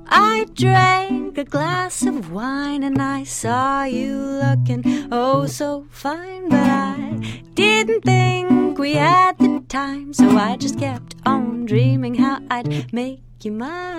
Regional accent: Toronto, Ontario, Canada; also born or lived in Vancouver, Canada; you know, I grew up in Toronto. I lived in Vancouver for 10 years. I've always been in a city.

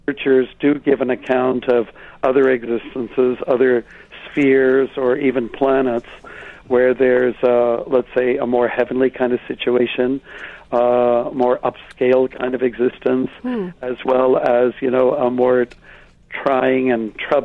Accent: Blenheim, Ontario, Canada; where I was raised in Blenheim, Ontario

